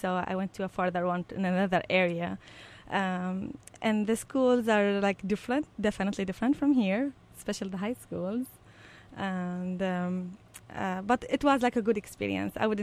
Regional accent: Baghdad, Baghdad Governorate, Iraq; Well, I've been raised in Baghdad, the capital of Iraq, in a small area, very beautiful area called Al-Atifiyah, number two.

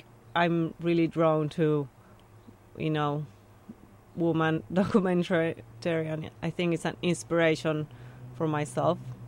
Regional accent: Buenos Aires, Argentina; growing up in Argentina and Buenos Aires

